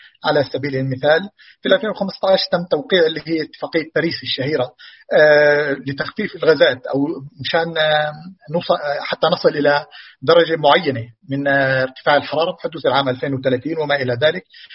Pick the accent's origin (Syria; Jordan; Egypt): Jordan; في بلدنا عندنا في الأردن، البحر الميت المستوى تبعه تقريبا بنزل كل سنة ما يقارب متر